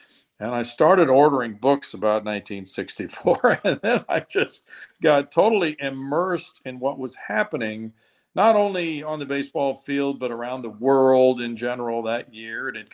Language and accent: English; Missouri, United States; And I was growing up in Missouri then, and I was a Cardinal fan